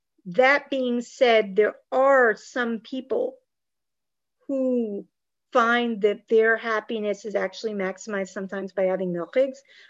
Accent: New Jersey, United States; I grew up in New Jersey, which we got snow pretty frequently.

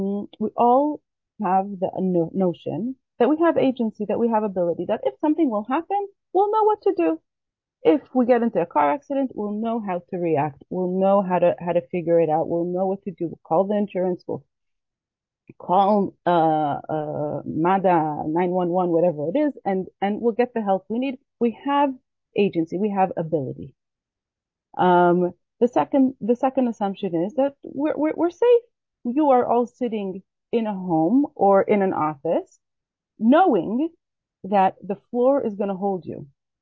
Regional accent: Israel; English is a second language; So, I'm Israeli. I was born in Israel during the Yom Kippur War. And therefore, please excuse any mispronunciations in English.

